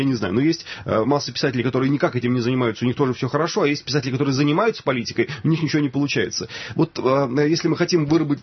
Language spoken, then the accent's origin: Russian; Ryazan Oblast, Russia; born there; now in Nizhny Novgorod, Russia; сам-то я родился в Рязанской области, другие мои предки из Липецкой губернии, живу я в Нижнем Новгороде. Все-таки я человек из такой, из провинции.